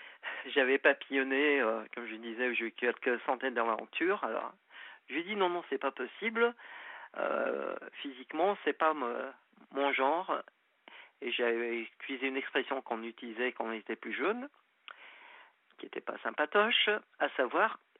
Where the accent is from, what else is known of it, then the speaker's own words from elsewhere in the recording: France; born there; je suis algérien, même si je suis né en France.